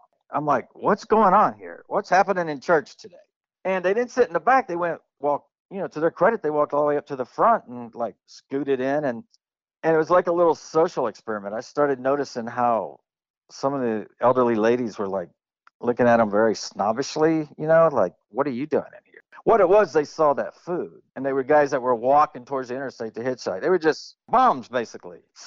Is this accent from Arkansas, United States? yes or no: yes; West Memphis, Arkansas, United States; there's so many of those stories of growing up in the 60s and 70s. And the other thing is, my hometown, West Memphis, always got a bad rap.